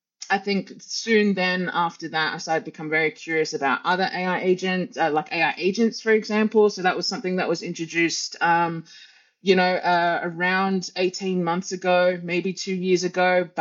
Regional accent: Australia; now in Italy; I'm an Australian living in Italy.

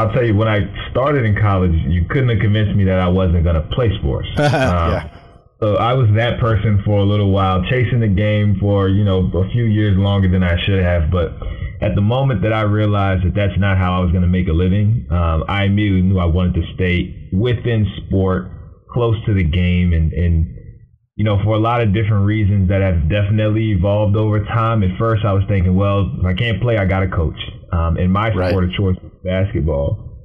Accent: Roanoke, Virginia, United States; I'm from Roanoke, Virginia. I went to school at Virginia State. My first 22, 23 years of my life, I was in Virginia in a very comfortable space.

